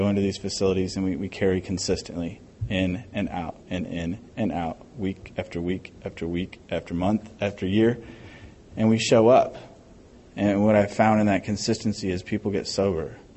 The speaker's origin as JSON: {"language": "English", "region": "Michigan", "country": "United States", "said": "Yeah, you know, I'm from Michigan, so I could really care less about the SEC."}